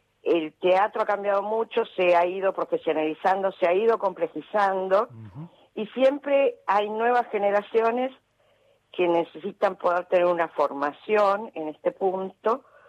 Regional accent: Buenos Aires, Argentina; also born or lived in Mendoza; Yo soy mendocina, trasplantada tempranamente a Buenos Aires

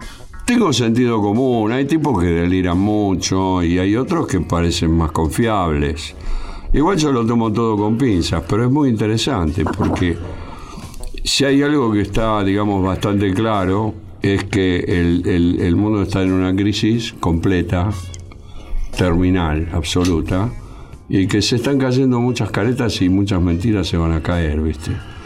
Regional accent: Buenos Aires, Argentina; En la capital federal, en el barrio de Coghlan, nací. Pero bueno, después viví en el Gran Buenos Aires, después volví acá. Viví, o sea, nací cerca de donde vive Marcelo Rossi.

